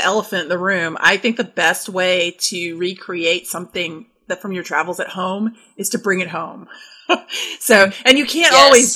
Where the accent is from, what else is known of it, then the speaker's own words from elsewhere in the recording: the South, United States; I've been disgusted by grits my whole life growing up in the South.